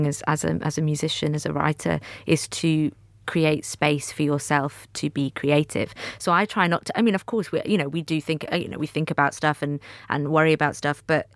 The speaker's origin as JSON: {"language": "English", "town": "Manchester", "region": "North West England", "country": "United Kingdom", "tie": "born or raised there", "said": "growing up in Manchester"}